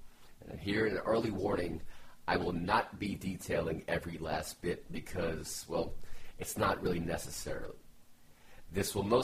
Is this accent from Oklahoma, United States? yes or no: no; New Orleans, Louisiana, United States; I am from New Orleans, Louisiana.